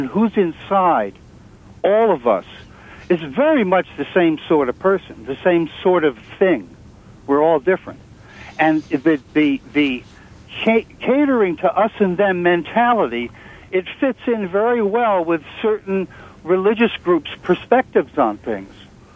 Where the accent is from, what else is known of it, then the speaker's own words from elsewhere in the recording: Manhattan, New York, United States; I'm going to be 68 in a couple of weeks, and I grew up in Manhattan, and on East 28th Street